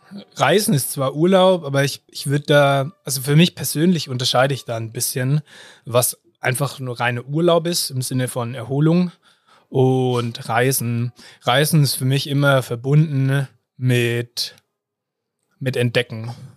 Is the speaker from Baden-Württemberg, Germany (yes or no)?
yes; Esslingen am Neckar, Baden-Württemberg, Germany; now in Innsbruck, Austria; Ich komme aus dem Stuttgarter Umland, aus Esslingen am Neckar.